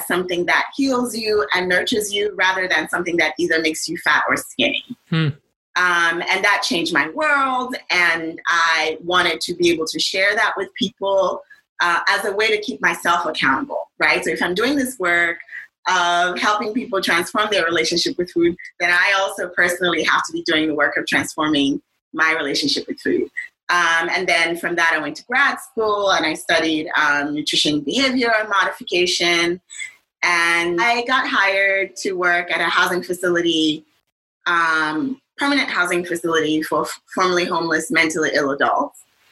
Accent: Lagos, Nigeria; I grew up in Nigeria. And in Lagos, Nigeria, specifically.

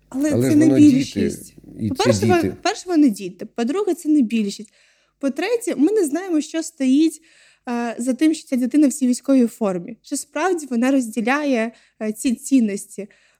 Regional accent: Yalta, Crimea, Ukraine; я сама з Ялти. Коли я жила в Ялті, це було курортне місто, де завжди було багато іноземців.

